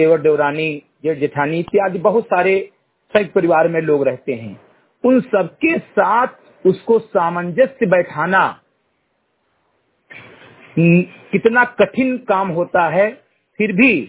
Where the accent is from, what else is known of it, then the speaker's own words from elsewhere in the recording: Bahraich, Uttar Pradesh, India; ग्राम उपोष चमरी गटही विकासखंड मेनपुरवा जनपद बहराइच का रहने वाला हूं।